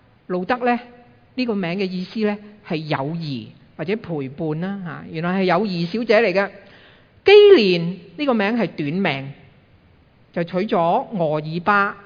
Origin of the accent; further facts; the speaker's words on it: China; 我们中国人食是很重要的